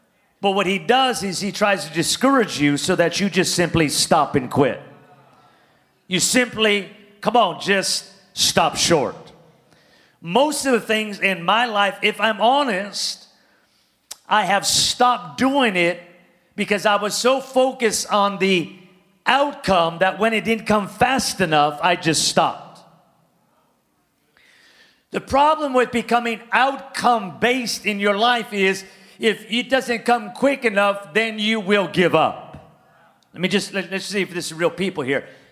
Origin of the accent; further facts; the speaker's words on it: Pico Rivera, California, United States; I'm from Pico Rivera, man. I could do anything like that.